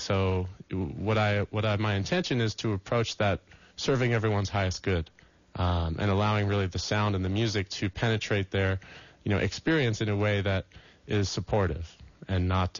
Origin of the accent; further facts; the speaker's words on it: New York, United States; So I'm definitely a New Yorker, you know, at heart from the old days, but it's been a blend of the West.